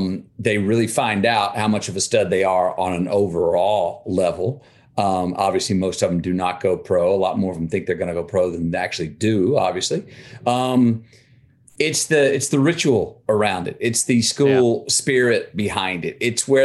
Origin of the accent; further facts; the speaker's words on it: Texas, United States; I grew up in Texas. My brothers and I all played football up to a certain level.